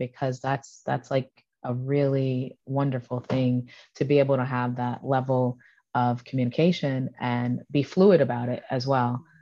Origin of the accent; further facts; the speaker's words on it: United States; Oh, BSL. Sorry, I'm too American.